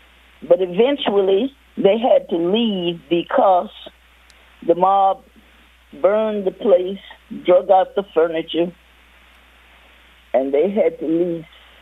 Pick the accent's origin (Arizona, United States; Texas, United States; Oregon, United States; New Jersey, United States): Texas, United States; Marshall; also born or lived in Fort Worth; We moved to Fort Worth from Marshall, Texas in 1937. My parents worked hard and were able to pay down on a house at the corner of Annie and New York Street, Fort Worth, called the South Side.